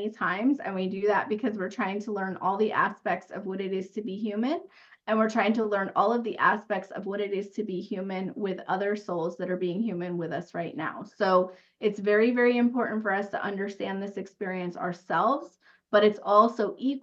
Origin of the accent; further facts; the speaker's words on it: Pennsylvania, United States; now in Austin, United States; I live in Austin, Texas. I was born in Pennsylvania and raised there. And I moved to Texas about 11 years ago.